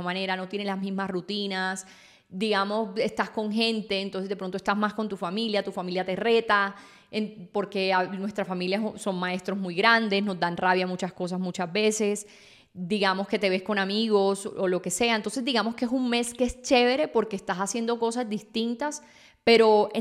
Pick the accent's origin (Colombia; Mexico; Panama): Colombia; me ha enseñado muchas cosas sobre cómo ha sido la historia en mi país, en Colombia, porque a mí no me tocó vivir la guerrilla ni nada de estas cosas